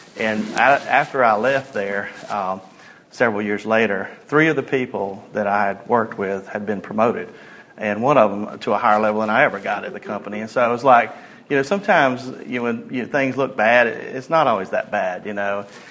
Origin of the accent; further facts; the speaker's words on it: Folkston, Georgia, United States; Growing up, I grew up in South Georgia on the coast, a little town called Folkestone. It's about 2,000 or 3,000 people live there.